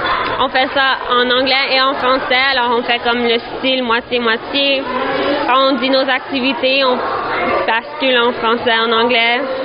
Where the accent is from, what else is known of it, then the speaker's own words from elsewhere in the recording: Ontario, Canada; Moi aussi, j'ai été élevée en Ontario. C'est difficile de garder son français.